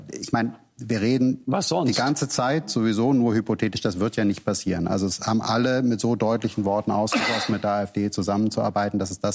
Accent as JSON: {"language": "German", "country": "Germany", "said": "also ich bin Deutscher und ich arbeite in Berlin."}